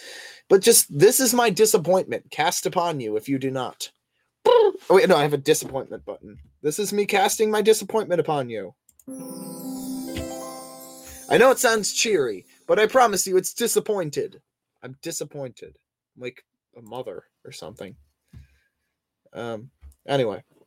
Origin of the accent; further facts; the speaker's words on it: United States; I'm at least an American. I'm not going to go as far to say proud, but I'm definitely an American.